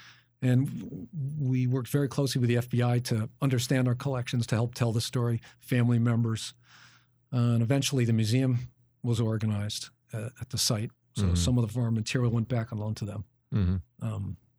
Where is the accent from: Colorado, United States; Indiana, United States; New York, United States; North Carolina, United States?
New York, United States; So that's one of the great things about being a New Yorker these days to me.